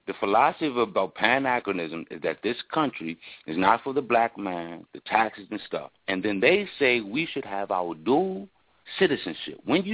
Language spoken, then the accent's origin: English; United States; born there; I'm letting you know right now, I was born in America